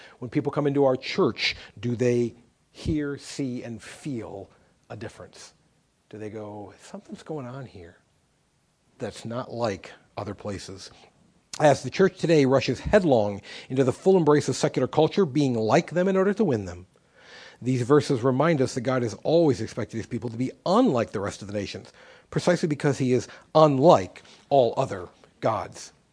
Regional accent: Midwest, United States; Now, I grew up in the Midwest. I love the Midwest, okay?

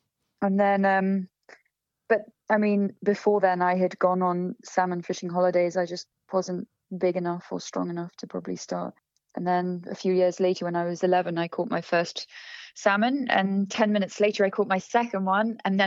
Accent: South West England, United Kingdom; born or raised there; also born or lived in London / New Zealand

